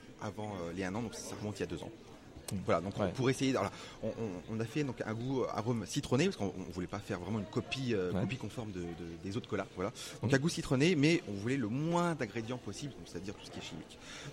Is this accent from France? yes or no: no; Kraków, Lesser Poland, Poland; Mmh. Et donc, je suis franco-polonais. En fait. Mmh. Et donc, on vient de Cracovie, ouais. En Pologne.